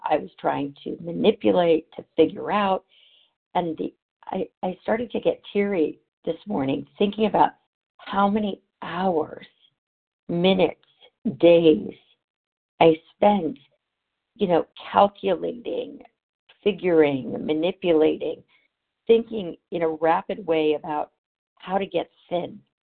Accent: California, United States; I'm from Southern California.

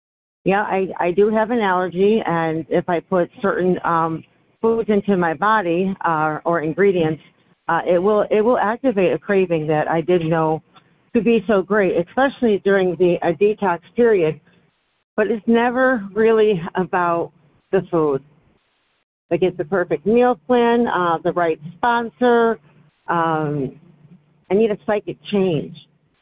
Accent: Syracuse, New York, United States; from Syracuse, New York.

